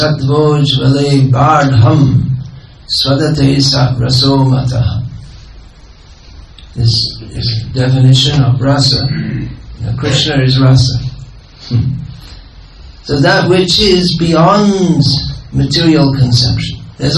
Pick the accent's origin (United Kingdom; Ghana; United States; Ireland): United Kingdom; East of England; born there; It's my birthday tomorrow too. 33 years old. I was born here in Bhaktivedanta Manor.